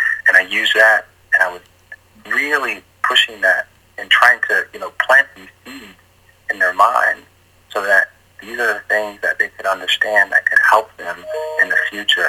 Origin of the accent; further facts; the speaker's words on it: Jacksonville, Florida, United States; Yes, 100%. And that was really the message of the day was really, hey, look, I grew up in this environment.